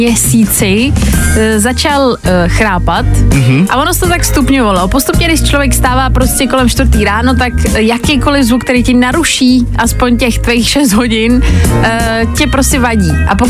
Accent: Česká Lípa, Liberec Region, Czechia; Hele, ale já jsem z České Lípy, to není tak daleko.

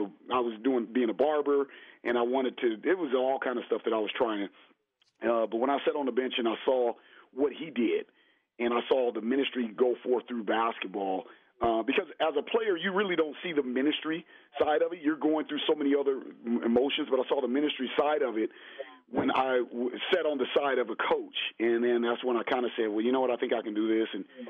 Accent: Los Angeles, California, United States; So ultimately, I was raised in South Central LA.

